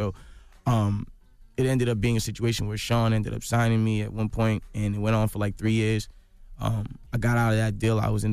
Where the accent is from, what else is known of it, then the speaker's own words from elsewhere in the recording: Canada; I'm a kid from Canada.